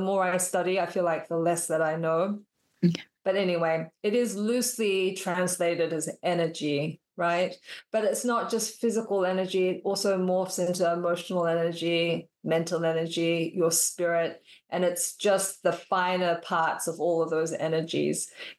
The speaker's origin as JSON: {"language": "English", "country": "Australia", "moved": "yes", "lives_now": "Westchester, United States", "said": "My office is in New York City, but I live in Westchester, New York, and I'm from Australia."}